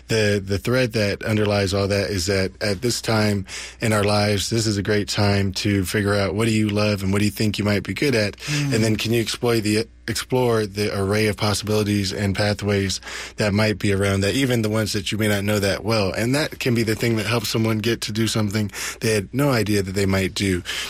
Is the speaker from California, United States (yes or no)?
yes; Oakland, California, United States; So I grew up actually in Oakland, deeply concerned about access to opportunity. And I went to Oakland schools, kindergarten through eighth grade